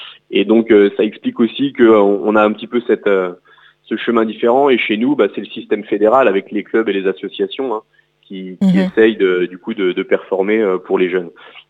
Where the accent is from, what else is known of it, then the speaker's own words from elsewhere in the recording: France; c'est la référence chez nous en France.